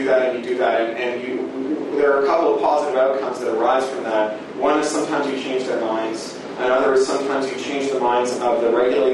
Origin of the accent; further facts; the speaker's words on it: Canada; The American Electronic Frontier Foundation, although I hasten to point out that I'm Canadian.